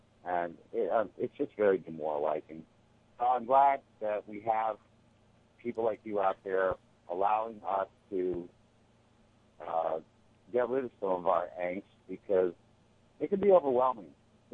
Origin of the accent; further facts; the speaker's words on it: New York, United States; now in Columbus, United States; I'm still a New Yorker in that regard. And I moved down here to the Mid East Side so I can be close to downtown and close to my job.